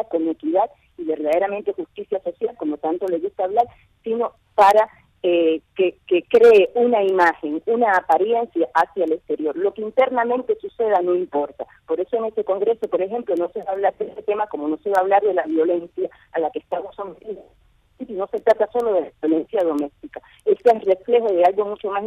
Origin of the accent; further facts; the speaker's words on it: Cuba; como cubana de Cuba